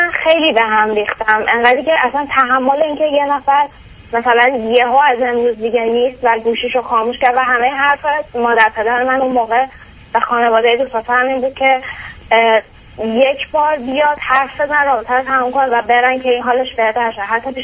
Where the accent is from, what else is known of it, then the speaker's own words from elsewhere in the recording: Iran; moved away as an adult; الان 5 سال تقریبا هست که از ایران اومدیم.